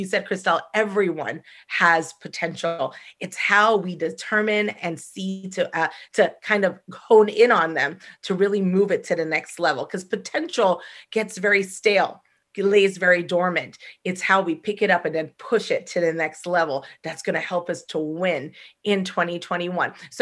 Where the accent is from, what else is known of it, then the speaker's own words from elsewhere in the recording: New York, United States; I left my full-time executive level position at a nonprofit here in New York, because I'm from New York